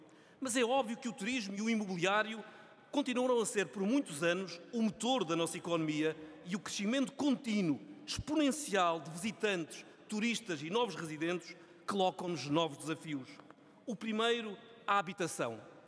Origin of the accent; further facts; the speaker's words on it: Algarve, Portugal; dão-me a oportunidade de fazer aquilo que mais gosto, de falar da minha terra. O Algarve obteve em abril último a melhor taxa de ocupação hoteleira